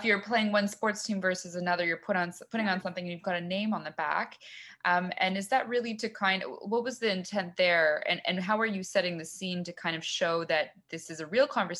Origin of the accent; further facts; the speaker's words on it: Canada; we talk about being Canadian as kind of like a culture where we're polite, and maybe we gloss over some of the harder or more difficult parts of our past and our current lives.